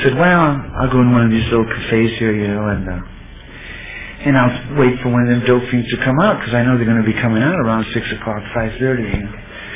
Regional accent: Los Angeles, California, United States; I'm from Florence, on the south side of Los Angeles, South Central LA, you know

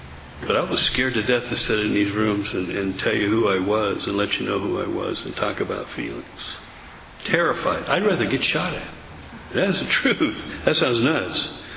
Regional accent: Oildale, California, United States; I grew up in Bakersfield, Oldale to be exact.

